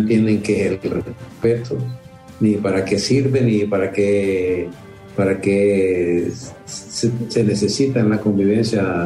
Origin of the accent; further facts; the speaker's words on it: Honduras; sobre todo nosotros como hondureños